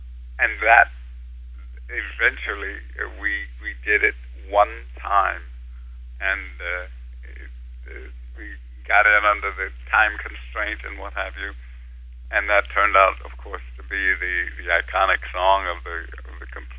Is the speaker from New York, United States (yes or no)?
no; San Francisco, California, United States; I grew up in San Francisco, and my dad, I don't know whether I mentioned, he was a wonderful singer